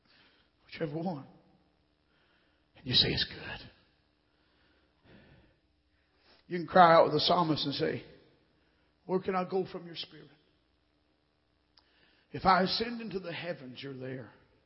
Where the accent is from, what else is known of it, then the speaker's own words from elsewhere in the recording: Kentucky, United States; I'm from Kentucky. You have to forgive me.